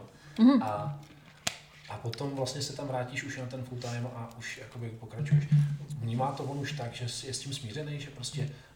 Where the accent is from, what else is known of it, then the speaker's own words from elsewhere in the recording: Pardubice, Pardubice Region, Czechia; tak já jsem asi maloměšťák, pocházím z Pardubic, žiju v Pardubicích, jsem tam spokojený.